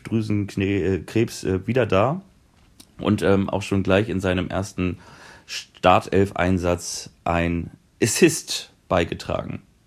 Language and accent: German; Kaiserslautern, Rhineland-Palatinate, Germany; born there; Und zwar bin ich geboren in Kaiserslautern 1996.